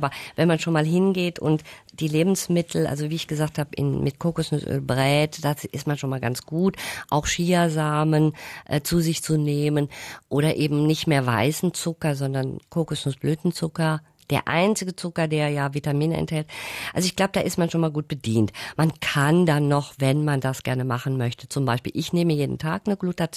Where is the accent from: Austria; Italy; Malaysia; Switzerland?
Malaysia; now in Germany; Bei uns in Malaysia ist das nicht so streng, weil da weiß man wirklich um diese Wirkung.